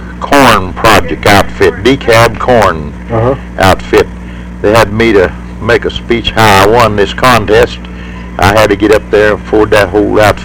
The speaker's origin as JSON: {"language": "English", "town": "Decatur", "region": "Arkansas", "country": "United States", "tie": "born or raised there", "said": "I was born in Arkansas, in Benton County. I'd say about 3 miles west of Decatur, Arkansas."}